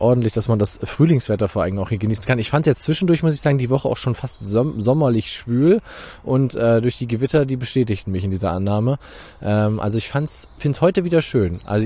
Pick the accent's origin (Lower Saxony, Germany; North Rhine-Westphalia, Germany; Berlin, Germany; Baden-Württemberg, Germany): North Rhine-Westphalia, Germany; Euskirchen; Also ich komme ja aus der Ecke, Leute.